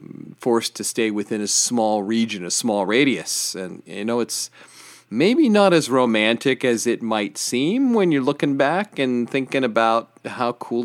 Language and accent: English; Johnstown, Pennsylvania, United States; He was originally from my hometown of Johnstown, PA, which is where I currently reside.